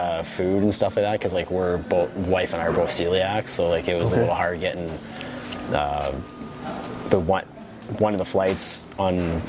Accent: Rocky Mountain House, Alberta, Canada; I grew up in Rocky Mountain House.

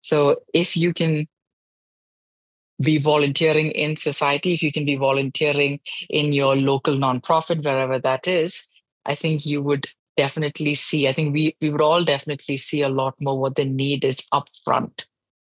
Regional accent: Dubai, United Arab Emirates; Even though I grew up in Dubai, I didn't grow up unaware of what was happening in other parts of the world.

